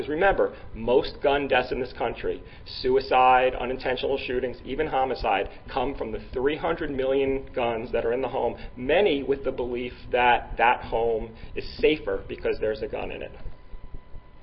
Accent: New York, United States; Like I said, I'm a New Yorker, and Mayor de Blasio in New York just recently launched this Vision Zero initiative

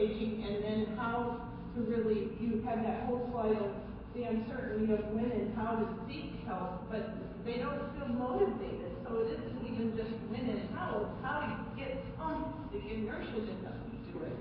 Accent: Hawaii, United States; I'm from Hawaii. We have a very good community there that's very helpful.

